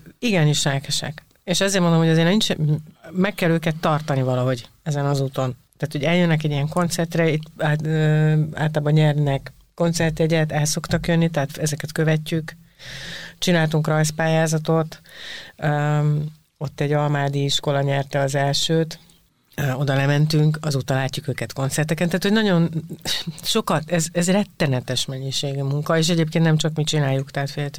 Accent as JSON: {"language": "Hungarian", "country": "Hungary", "said": "magyarok vagyunk"}